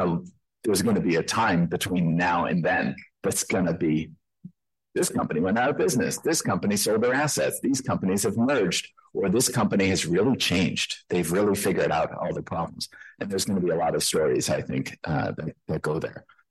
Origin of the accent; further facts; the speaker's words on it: Massachusetts, United States; So I'm from Massachusetts